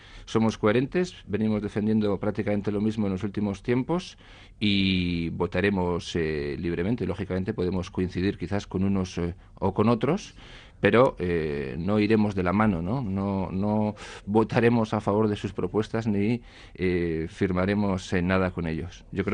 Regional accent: Basque Country, Spain; Nos perjudica no como vascos, insisto, sino como ciudadanos

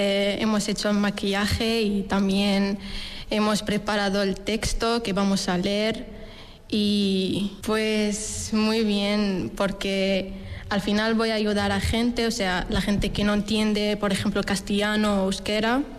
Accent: Morocco; first language Arabic; Spanish is a second language; now in Spain; soy marroquí y he hecho el árabe. Mi idioma materna es árabe.

